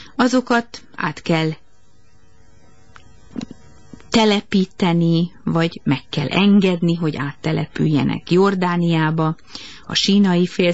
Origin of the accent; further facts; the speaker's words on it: Israel; hogy mi izraeliek vagyunk a megszállók például